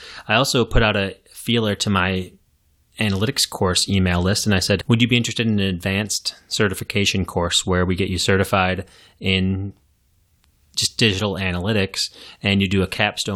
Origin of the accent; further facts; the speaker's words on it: Minnesota, United States; I mean, I grew up in Minnesota. I know what cold is